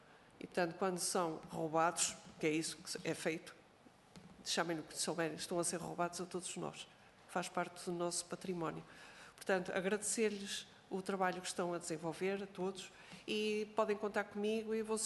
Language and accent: Portuguese; Porto, Norte, Portugal; porque eu sou do Porto, e, portanto, o Porto também, cresci a ver aqueles painéis de azulejos